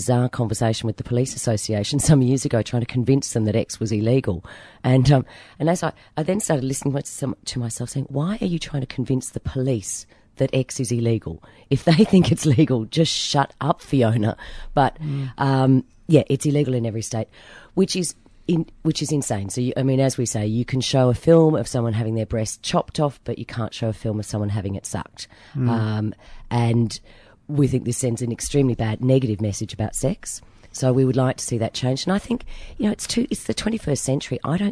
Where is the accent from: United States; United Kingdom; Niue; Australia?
Australia; Canberra, Australian Capital Territory; born there; At the moment, I spend a third of my time in Melbourne, third in Sydney and a third in Canberra. Right. But I was born in Canberra.